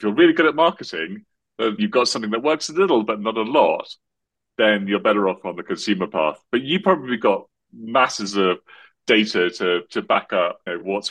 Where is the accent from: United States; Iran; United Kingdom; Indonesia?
United Kingdom; but as a Brit, you can't advertise.